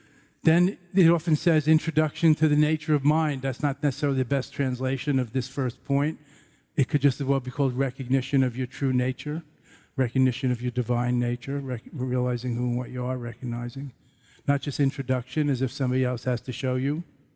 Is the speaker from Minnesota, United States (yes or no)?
no; Brooklyn, New York, United States; I'm from Brooklyn. We have records again there.